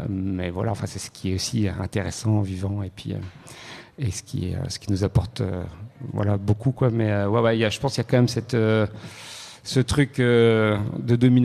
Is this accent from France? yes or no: yes; Plougastel-Daoulas, Brittany, France; Et j'ai grandi à Plougastel d'Aoulas, avec des grands-parents qui viennent de Briec. Donc déjà, je suis pas vraiment de Plougastel.